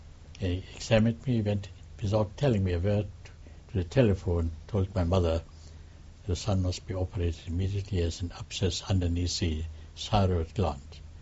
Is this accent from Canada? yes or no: no; Chorzów, Silesian Voivodeship, Poland; This was an accident hospital in my hometown, in what in that time called Königswitte. Later it became Polish. It's called now Chorzów.